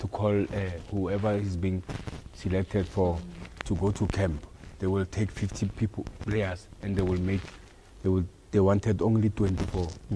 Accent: Pretoria, Gauteng, South Africa; hey, man, where are you from? I said, no, I'm from Pretoria.

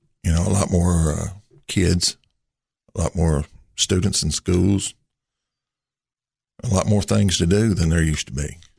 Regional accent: Cookeville, Tennessee, United States; I grew up here in Cookeville, Tennessee, in Putnam County.

